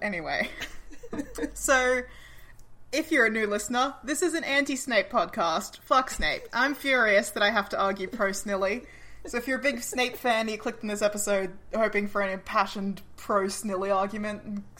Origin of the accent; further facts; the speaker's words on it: Australia; We're Australian.